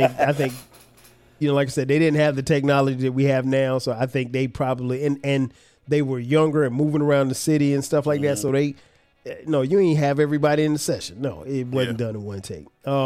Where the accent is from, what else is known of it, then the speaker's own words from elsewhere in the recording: Florence, South Carolina, United States; where I grew up in Florence, South Carolina, I could get my hands on that music like it was nothing.